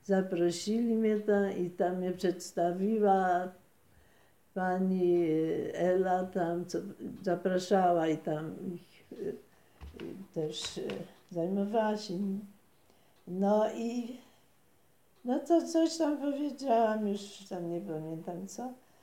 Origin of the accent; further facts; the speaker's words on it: Silesian Voivodeship, Poland; ludzie zupełnie nie wierzyli, że jestem Ślązaczką.